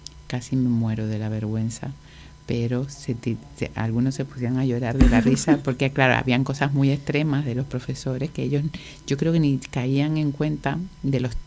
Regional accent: Canary Islands, Spain; sobre todo yo crecí en Islas Canarias.

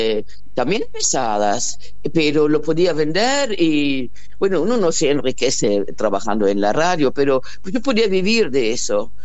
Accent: Germany; porque soy alemana y hay que combatir eso

